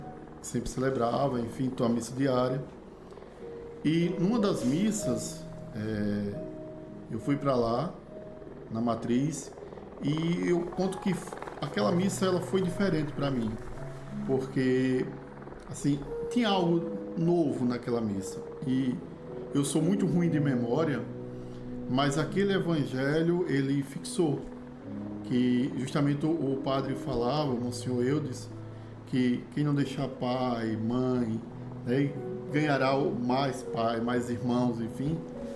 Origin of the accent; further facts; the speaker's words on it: João Pessoa, Paraíba, Brazil; sou de João Pessoa. Eu sou de um bairro bem conhecido lá de João Pessoa, o bairro São José